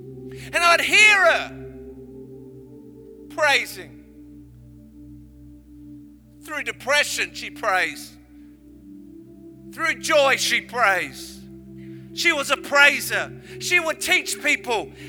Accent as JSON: {"language": "English", "country": "Papua New Guinea", "said": "I was born in Papua New Guinea. I'm a Papuan."}